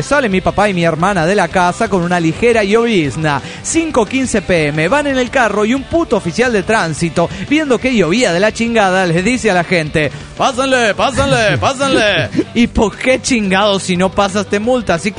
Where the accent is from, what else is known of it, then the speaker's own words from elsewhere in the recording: Querétaro, Mexico; de Querétaro.